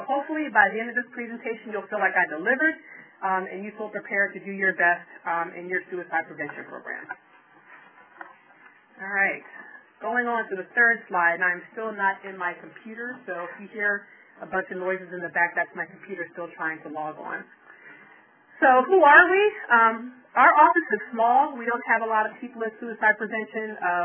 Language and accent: English; Philadelphia, Pennsylvania, United States; My last disclaimer is that, as I always say, I'm from Philadelphia. I talk fast. Sometimes I mumble.